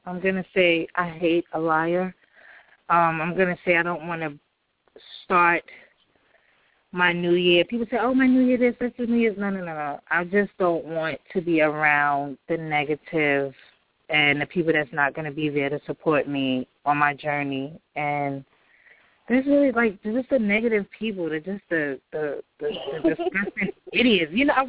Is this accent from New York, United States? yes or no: yes; Brooklyn, New York, United States; Yes, I'm from Brooklyn, and I got to have balls, baby, in Brooklyn.